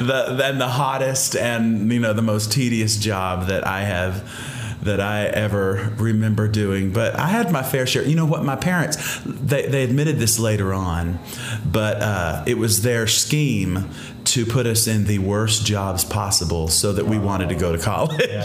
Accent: Texas, United States; Oh, growing up in Texas, I mean, I have a couple, you know, I spent my summers working with my grandfather.

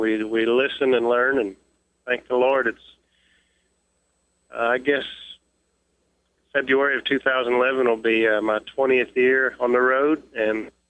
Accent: Somerset, Kentucky, United States; I grew up in Somerset, Kentucky. My dad pastored a Baptist church just north of town on Highway 39. So I spent many of my childhood years there and on into high school

